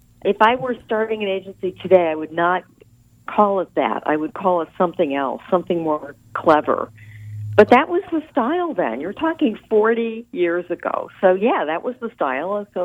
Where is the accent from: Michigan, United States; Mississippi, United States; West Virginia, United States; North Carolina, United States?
Michigan, United States; now in New York, United States; But there's also the reality that I grew up in Michigan. I'm a Midwesterner by birth, and I chose to come here.